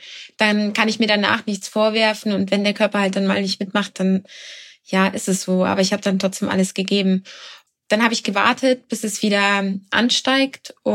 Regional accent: Eichstätt, Bavaria, Germany; da fährt jetzt eine Eichstätterin

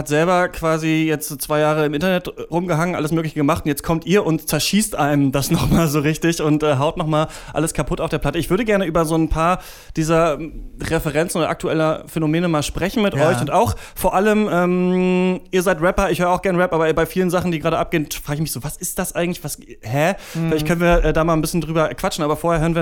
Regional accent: Halle, Saxony-Anhalt, Germany; born there; Ich bin selbst auch im Osten in Halle geboren und dann wurde rüber gemacht und dann jetzt wohne ich wieder im Osten.

